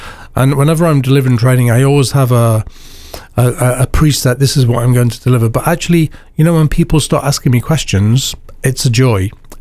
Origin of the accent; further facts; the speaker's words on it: Mansfield, England, United Kingdom; I'm from Mansfield originally